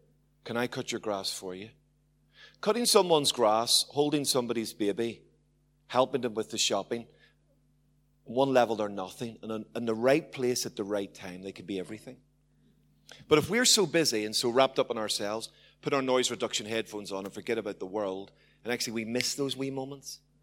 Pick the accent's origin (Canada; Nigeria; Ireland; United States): Ireland; I mean, I'm an Irishman.